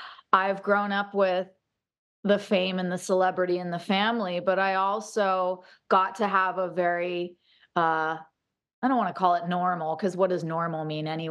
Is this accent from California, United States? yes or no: yes; Santa Barbara, California, United States; born there; I was born in Santa Barbara. And I was born into a very musical family.